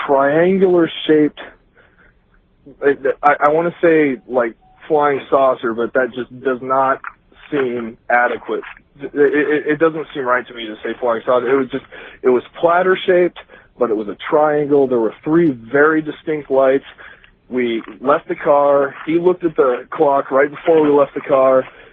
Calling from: Iowa, United States

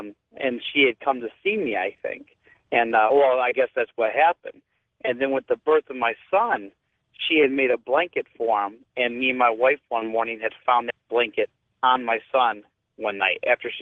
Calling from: Taylor, Michigan, United States; Hey, I'm calling from Taylor, Michigan, George.

